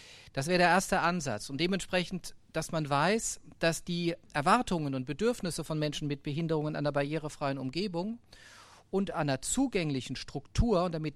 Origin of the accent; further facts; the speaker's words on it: Germany; Und wir berufen uns ja als Deutsche immer ganz gern auf unsere klugen Ingenieurinnen und Ingenieure.